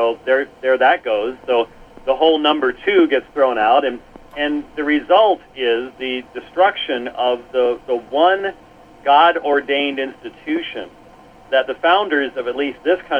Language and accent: English; Minneapolis, Minnesota, United States; born there; also born or lived in Mechanicsburg; I was born in Minneapolis, Minnesota.